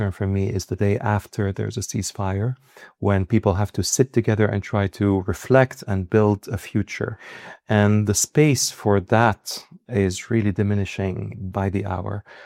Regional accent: Damascus, Damascus Governorate, Syria; also born or lived in Paris, France / Beirut, Lebanon; I was born in Paris, but I'm Syrian in origin, and I lived most of my life in Damascus. I went to Lebanon to study at the American University of Beirut.

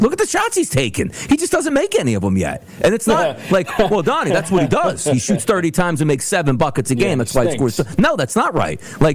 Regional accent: Philadelphia, Pennsylvania, United States; Oh, so I'm from Philly. I played at Nova. Bad. I live in the city at this point.

